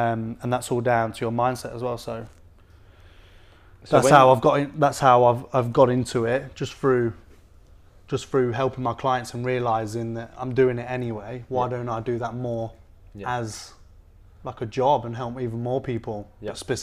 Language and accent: English; Leicester, East Midlands, United Kingdom; moved away as an adult; now in Australia; Well, I'm a British lad from a city called Leicester. Proud. And I've come over to Australia, as we all do.